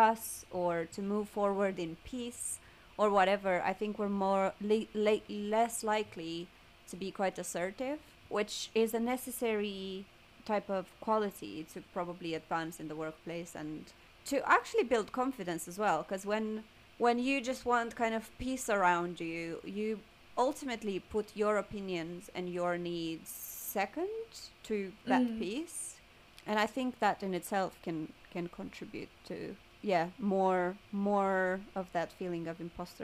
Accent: Romania; I remember just growing up in Romania

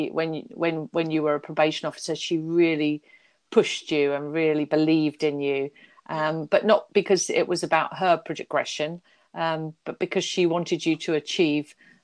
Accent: London, United Kingdom; And also I was brought up in West London and near Southall.

